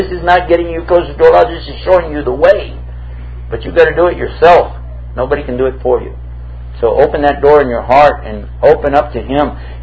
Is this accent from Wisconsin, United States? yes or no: no; Houston, Texas, United States; also born or lived in San Antonio, United States / Dallas, United States; Actually, I grew up in Houston, moved to San Antonio, lived in Dallas, Fort Worth, Grand Prairie, Arlington, down in the valley, West Lecoq, Donna, Farr, McAllen.